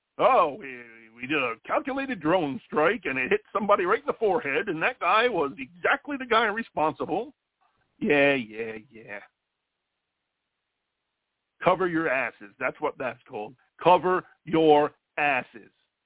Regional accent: United States; I've earned it. I'm an American. I'm an American.

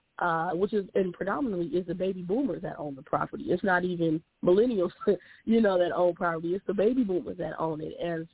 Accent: Nigeria; Let me work with the Black Caucus, even though I am a Nigerian.

